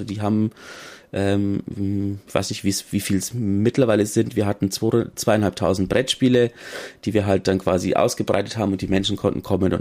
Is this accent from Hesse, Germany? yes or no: no; Bavaria, Germany; eigentlich bin ich nicht der Mensch, der im Dialekt redet, aber ich komme aus Bayern.